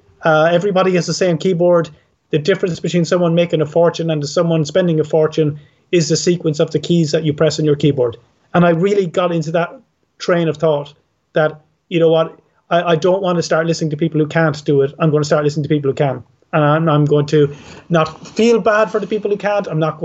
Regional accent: Ireland; And I'm Irish. We're so allergic to anything that's salesy.

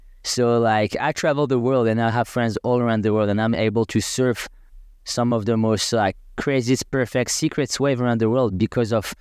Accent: Agadir, Souss-Massa, Morocco; So yeah, I grew up in Agadir, which is the main town. 15 minutes drive from Tagazu Tarya.

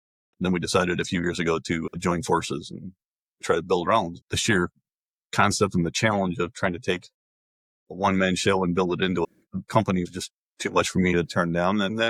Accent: Michigan, United States; moved away as an adult; My career started with Michigan DOT, which is where I grew up. I grew up in Michigan.

